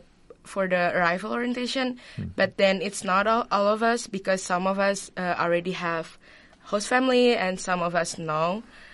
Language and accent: English; Jakarta, Indonesia; now in Ames, United States; But I'm from Jakarta, the capital city.